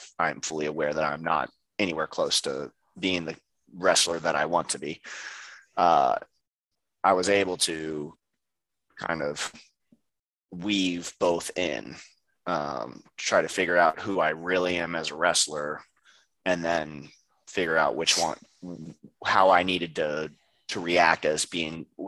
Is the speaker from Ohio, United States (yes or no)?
yes; Columbus, Ohio, United States; I'm in Columbus. I'm in my hometown. How am I supposed to heal in my hometown?